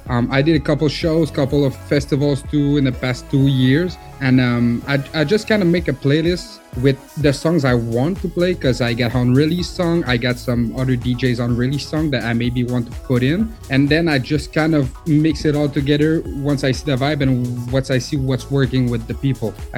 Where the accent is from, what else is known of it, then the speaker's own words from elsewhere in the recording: Canada; I'm from Canada, but the French side.